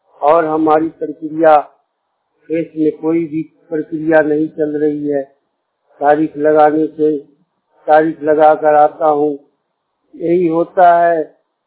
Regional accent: Bihar, India; मैं बिहार के रहने वाला हूँ

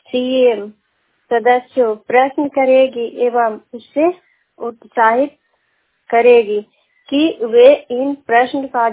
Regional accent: Bihar, India; थाना हरनौ, जिला नालंदा की रहने वाली हूँ

